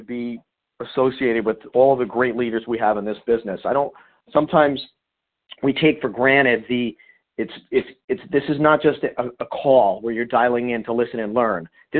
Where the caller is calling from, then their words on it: New York, United States; Anyway, I'm dialing in from New York.